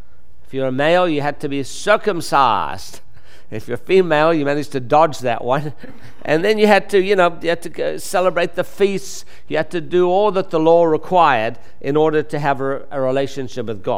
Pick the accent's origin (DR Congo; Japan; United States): United States; Texas; accent: Texas; I'm from Texas, so the country, that's the accent, Texas.